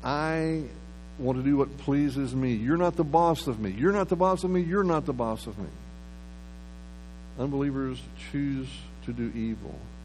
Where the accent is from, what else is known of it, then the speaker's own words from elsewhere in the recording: Texas, United States; I've been born and raised in Texas my whole life and seldom ever come across a spring like that.